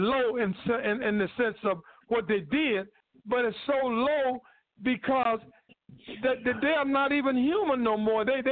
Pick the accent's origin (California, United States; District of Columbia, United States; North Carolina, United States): North Carolina, United States; Durham; North Carolina, my hometown.